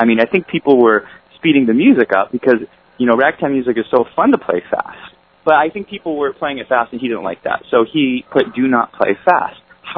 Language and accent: English; Riverside, California, United States; also born or lived in Orange County; I'm from California, born in Torrance, grew up in Riverside, kind of out in the cow country, you know, not a big entertainment location. And then I moved to Orange County, pretty close to L.A.